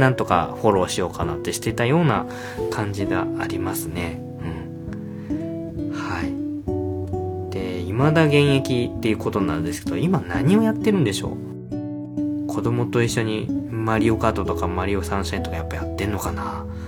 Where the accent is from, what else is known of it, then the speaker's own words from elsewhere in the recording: Kagawa, Japan; 僕四国は香川県出身なんで